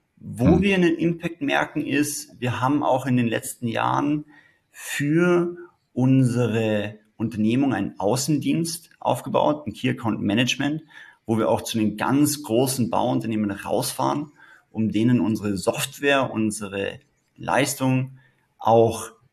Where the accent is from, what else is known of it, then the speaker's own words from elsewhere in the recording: Tyrol, Austria; ursprünglich komme ich aus Tirol. Dort habe ich auch meine Liebe zu den Bergen erlernt